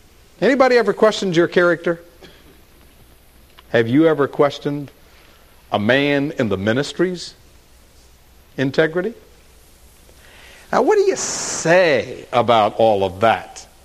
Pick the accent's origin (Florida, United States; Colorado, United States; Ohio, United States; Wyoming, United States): Florida, United States; moved away; Now, I grew up in Florida and was living in Tennessee at the time, and I'd never been to Alaska.